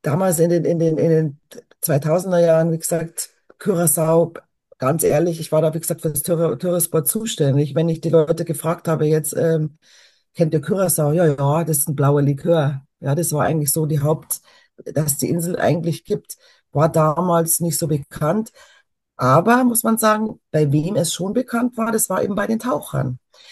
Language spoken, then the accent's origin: German; Bavaria, Germany; ich bin in Bayern groß geworden. Wir haben immer österreichisches Fernsehen auch gehabt